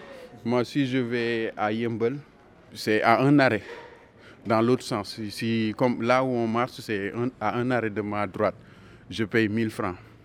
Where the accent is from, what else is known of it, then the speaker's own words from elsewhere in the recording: Tiaroye, Dakar, Senegal; Voilà, je suis né là-bas, j'ai grandi là-bas. Et je pense qu'il y a des signes. Moi, je suis né à Tiaroy-Gare. Dans mon bulletin de naissance, c'est marqué Tiaroy-Gare. Donc il y a la gare. J'ai grandi dans un quartier qui s'appelle Guinaraï, derrière les voies ferrées.